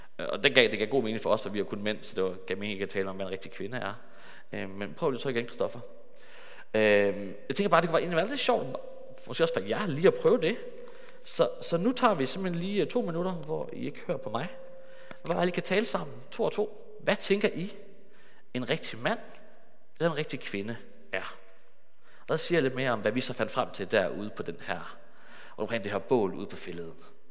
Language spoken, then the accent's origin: Danish; Hillerød, Capital Region of Denmark, Denmark; born there; also born or lived in Jutland; Jeg kan sige, at jeg er fra Hillerød. Jeg er født i Hillerød.